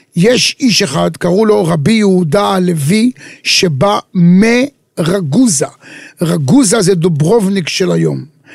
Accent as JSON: {"language": "Hebrew", "town": "Tel Aviv", "region": "Tel Aviv District", "country": "Israel", "tie": "born or raised there", "said": "אני גדלתי בתל אביב"}